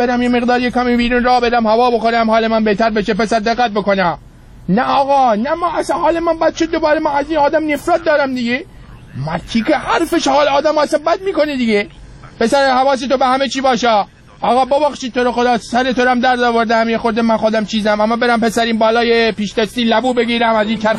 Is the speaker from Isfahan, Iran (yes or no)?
no; Rasht, Gilan, Iran